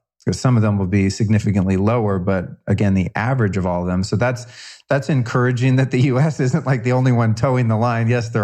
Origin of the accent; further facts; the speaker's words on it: United States; And I think that's encouraging, not because I'm an American.